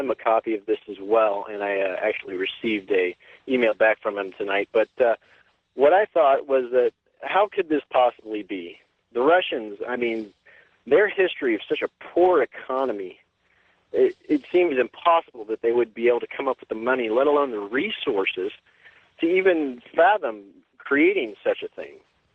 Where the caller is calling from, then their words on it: Kansas, United States; I'm calling from Kansas.